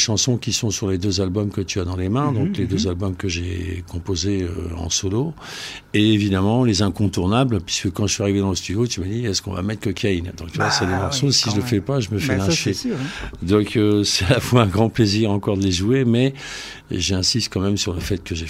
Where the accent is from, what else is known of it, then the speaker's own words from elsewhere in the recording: Hauts-de-France, France; Mais comme je suis français, ch'timi, du Nord, j'adore l'anglais